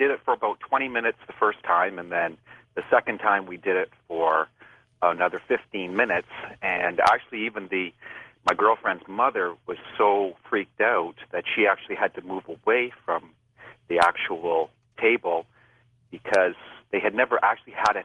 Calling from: Oakville, Ontario, Canada; I'm calling from Oakville, Ontario, Canada.

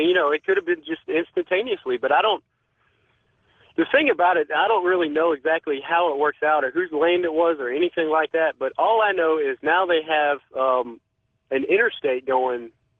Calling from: Augusta, Georgia, United States; I'm calling from Augusta, Georgia.

